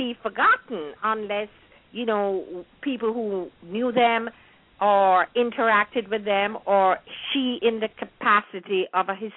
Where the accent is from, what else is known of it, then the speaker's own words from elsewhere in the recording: Kingston, Kingston Parish, Jamaica; Because I was born and raised in Kingston, and I never knew that.